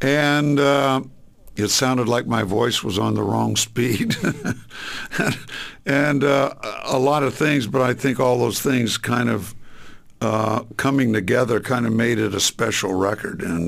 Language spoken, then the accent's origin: English; California, United States; I mean, we were raised in Orange County, which was a very, you know, very white